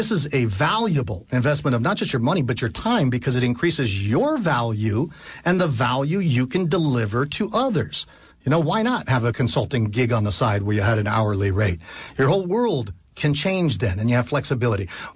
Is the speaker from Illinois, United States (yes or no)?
no; California, United States; You know, we come from California. We're here in New York now.